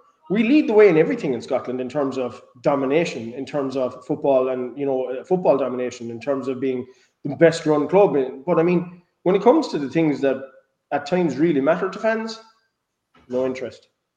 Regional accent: Munster, Ireland; I grew up in County Cork, and there was a few Protestant people lived around me

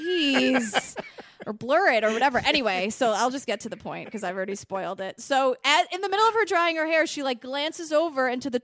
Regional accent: New York, United States; Now for me, maybe as a New Yorker, I'm like, what the hell?

